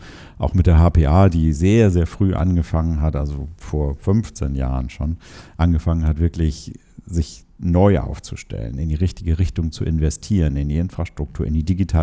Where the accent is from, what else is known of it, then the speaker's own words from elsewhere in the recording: Hamburg, Germany; Und wir als Hamburger müssen uns da in keinster Weise verstecken